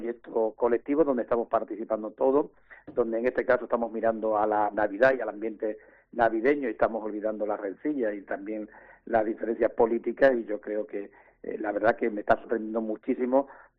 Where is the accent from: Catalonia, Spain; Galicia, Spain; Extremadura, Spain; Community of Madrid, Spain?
Extremadura, Spain; Fuente del Maestre; se liga a una ciudad de Extremadura, en este caso mi pueblo, Fuente del Maestre